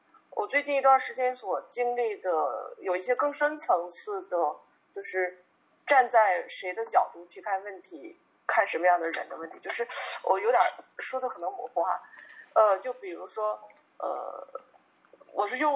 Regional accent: China; 用一句我们中国人常说的话

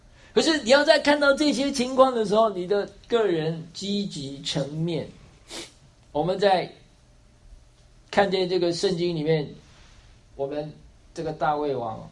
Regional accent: Taiwan; 原谅我这么说啊，我自己是从台湾来的，我们对于这个淫乱的事情，台湾的教会并没有做太多的教导。

